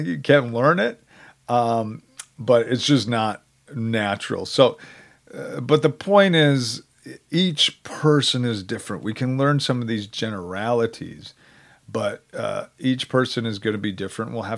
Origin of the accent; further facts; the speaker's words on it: United States; I grew up in the United States, but come from a more indirect home and surroundings.